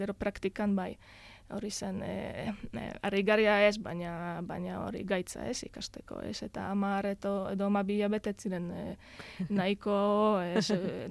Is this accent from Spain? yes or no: no; Poznań, Greater Poland Voivodeship, Poland; born there; Basque is a second language